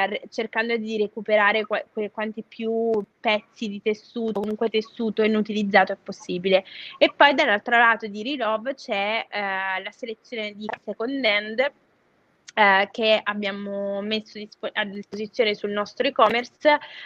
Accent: Naples, Campania, Italy; now in Milan, Italy; io comunque cerco sempre di supportare la mia terra in qualche modo, no? Perché nonostante io viva da tantissimi anni a Milano, per me Napoli è anche una città molto importante

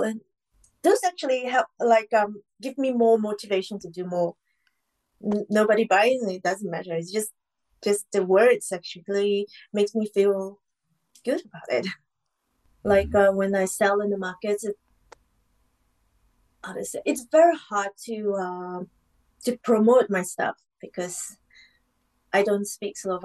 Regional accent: Kuala Lumpur, Malaysia; I'm from Malaysia, Kuala Lumpur.

